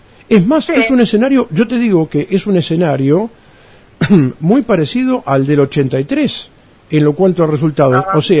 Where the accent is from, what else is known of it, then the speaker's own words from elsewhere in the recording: Argentina; somos todos argentinos